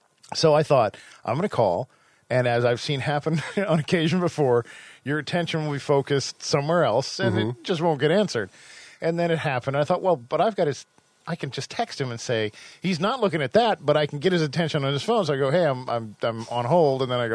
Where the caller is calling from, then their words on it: San Francisco, California, United States; I was calling from San Francisco.